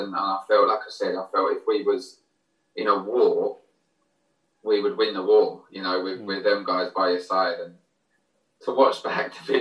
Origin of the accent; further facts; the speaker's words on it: Cheltenham, South West England, United Kingdom; I come from Cheltenham